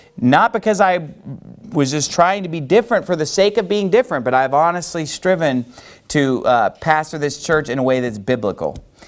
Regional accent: Sacramento, California, United States; Sacramento because that area is really near and dear to my heart because that's where I grew up. That's my hometown.

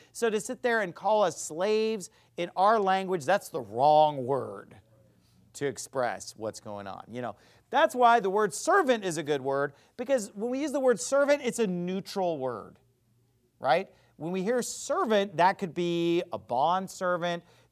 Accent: United States; I mean, when I, as an American in 2023, hear slavery

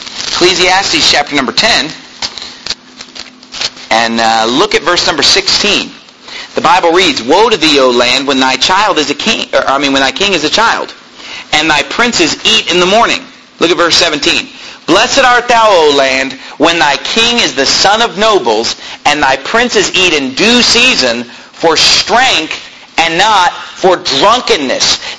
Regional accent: United States; And to me, you know, growing up in America, that is just revolting.

